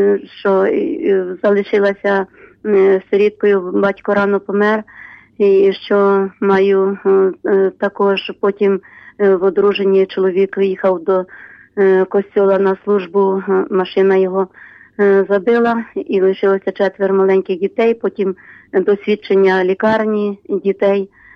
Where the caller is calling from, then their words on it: Khmelnytskyi, Khmelnytskyi Oblast, Ukraine; Хмельницька, парафія Святої Анни.